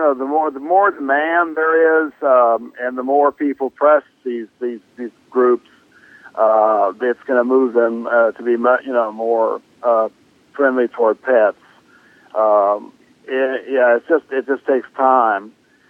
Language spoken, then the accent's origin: English; Kentucky, United States; I know here in my home state of Kentucky, we have, dogs are allowed at the outdoor areas in most restaurants.